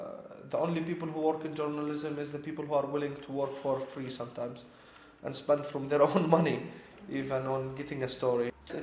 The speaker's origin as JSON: {"language": "English", "region": "Jerusalem", "country": "Palestine", "lives_now": "Beit Sahour, Palestine", "said": "I'm originally from Jerusalem, but we live in Beit Sahour, which is a town near Jerusalem."}